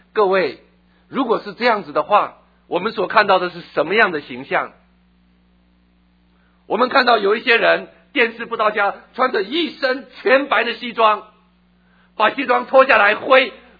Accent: Taiwan; now in United States; 24年前来美国，一个标准的无神论者，虽然我在台湾长大

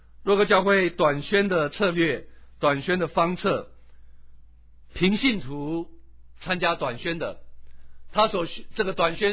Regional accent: China; 因为我们中国人又很注重情面的问题

